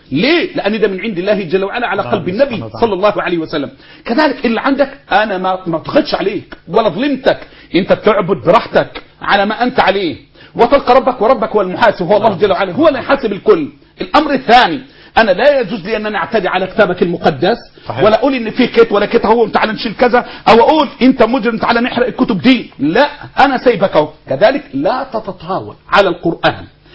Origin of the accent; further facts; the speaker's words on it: Egypt; إحنا أبناء مصر